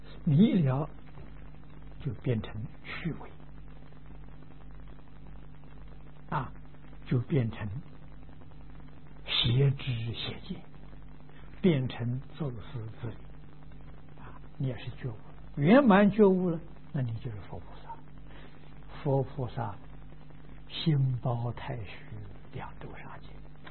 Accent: China; 我们中国人讲气氛的啊，你走进这个医院，你感觉到这个地方的气氛 跟别的地方不一样。

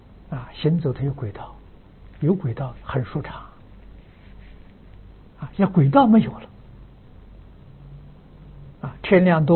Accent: China; 那么今天整个这个地球社会的动乱啊，我们中国人明了啊

